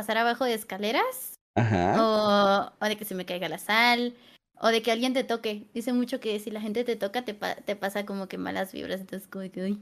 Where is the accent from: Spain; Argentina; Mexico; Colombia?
Mexico; Jalisco; porque yo soy de Jalisco